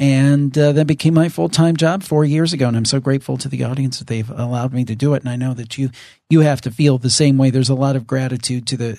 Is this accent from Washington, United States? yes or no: no; Ohio, United States; we both, totally coincidentally, we're from Northern Ohio here